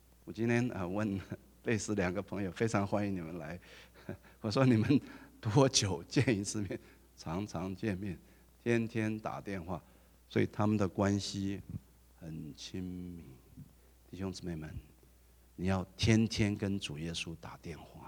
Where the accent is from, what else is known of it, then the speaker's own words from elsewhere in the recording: Taiwan; 我从台湾来了，